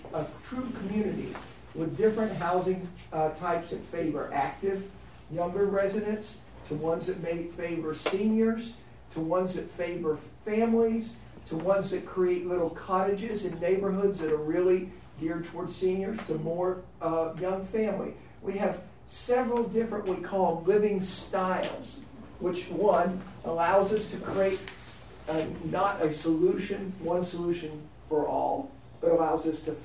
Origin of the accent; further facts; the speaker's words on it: Texas, United States; born there; I was born in Texas.